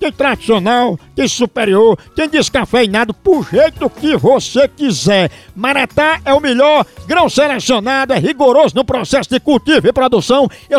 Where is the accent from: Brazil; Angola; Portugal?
Brazil; Northeast Region; accent: nordestino; eu sou nordestino, não sei se você notou o sotaque.